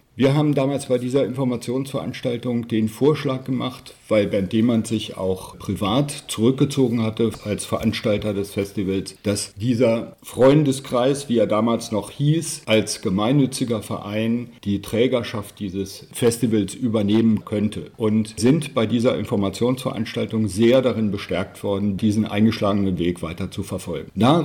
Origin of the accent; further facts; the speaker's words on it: Munich, Bavaria, Germany; also ich bin ein Münchner Kind. Meine Frau und ich haben hier eigenes Immobilienvermögen in der Innenstadt